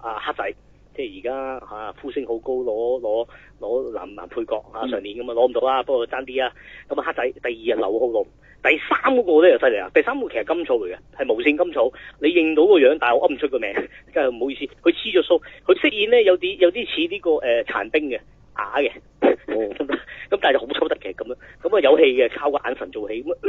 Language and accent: Cantonese; Chaozhou, Guangdong, China; 我哋潮州人就當年佢做得幾型嘅